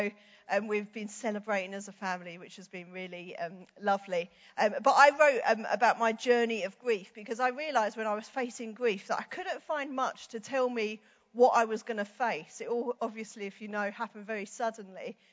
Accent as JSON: {"language": "English", "region": "London", "country": "United Kingdom", "said": "Now, I'm from East London, and me and Mum did not go into London"}